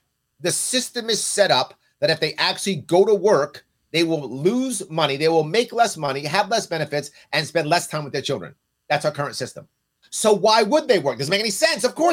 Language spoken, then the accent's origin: English; New York City, New York, United States; And a very common thing when I was a kid growing up in the Bronx is many of the kids, particularly black girls and Puerto Rican girls when I was a kid, they would braid hair on the stoop and make money.